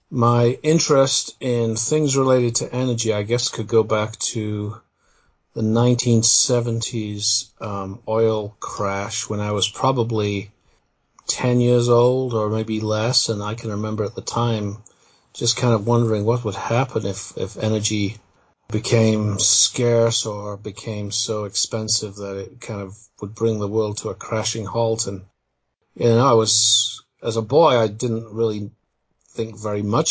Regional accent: England, United Kingdom; I was raised in England, by the way, so that was where it was all happening.

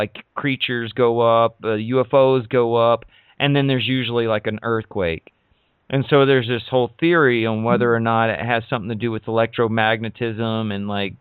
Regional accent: Alabama, United States; I grew up in Alabama. Tornadoes were, like, we had tornado drills all the time, so forth

